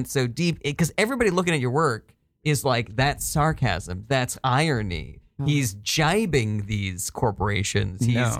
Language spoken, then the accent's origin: English; New York, United States; But I figured that growing up in New